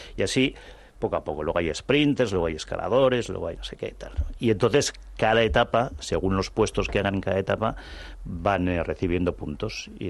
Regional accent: Zumaia, Basque Country, Spain; tengo allí mis amigos todavía, parte de mi familia. Pero bueno, vivo aquí y sí, sí, sí, soy de Zumaia

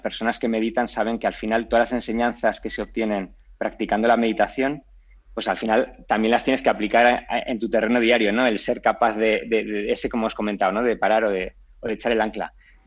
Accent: Aragon, Spain; yo además como aragonés, aunque también tengo familia también en el País Vasco

